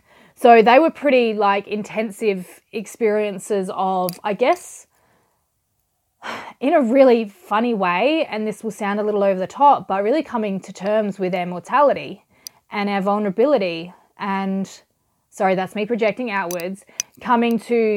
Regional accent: Adelaide, South Australia, Australia; Adelaide wasn't going to be home anymore. Still absolutely my hometown, but it wasn't home anymore.

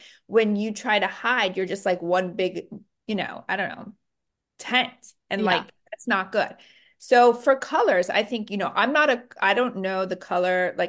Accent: California, United States; Like I said, I'm from California. I don't know if I said that, but I am from California.

